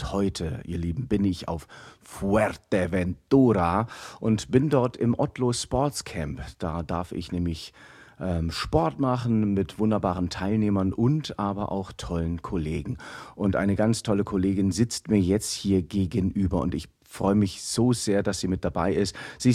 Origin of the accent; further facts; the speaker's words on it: Aachen, North Rhine-Westphalia, Germany; born there; Ich bin hier in Aachen geboren.